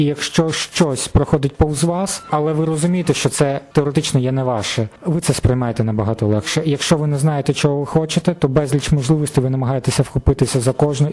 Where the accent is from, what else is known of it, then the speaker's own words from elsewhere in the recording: Luhansk Oblast, Ukraine; now in Rome, Italy; З Луганщини.